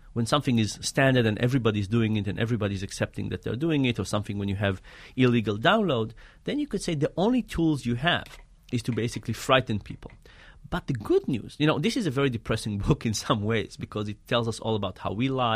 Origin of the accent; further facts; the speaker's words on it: Israel; I grew up in Israel.